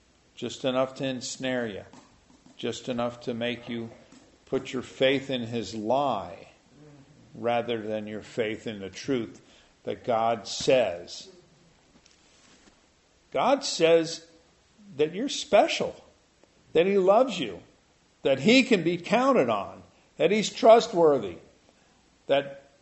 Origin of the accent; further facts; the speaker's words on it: New York City, New York, United States; You know, the funny thing is, I grew up in New York City.